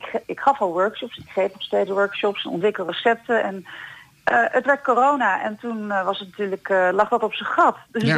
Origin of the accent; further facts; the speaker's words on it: Apeldoorn, Gelderland, Netherlands; Waar ik ben geboren en getogen in Apeldoorn.